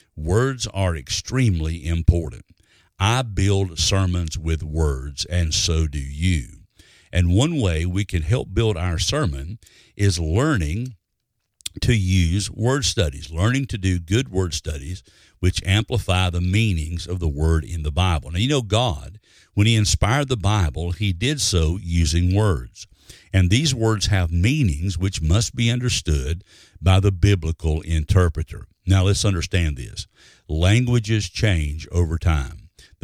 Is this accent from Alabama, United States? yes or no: yes; Alabama, United States; Now, when I was growing up in Alabama, I know what fetch means because they were always telling me to fetch this or fetch that.